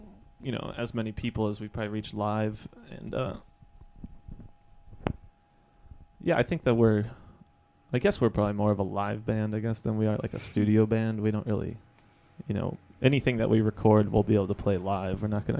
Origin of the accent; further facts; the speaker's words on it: Arizona, United States; now in Los Angeles, United States; Yeah, we played back in my hometown in Arizona, which was really fun. It was kind of because I come from a small town out there